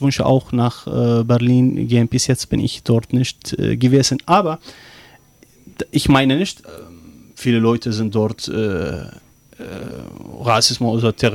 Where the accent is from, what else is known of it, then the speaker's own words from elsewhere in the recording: Iraq; German is a second language; Zum Beispiel, ich komme aus dem Irak.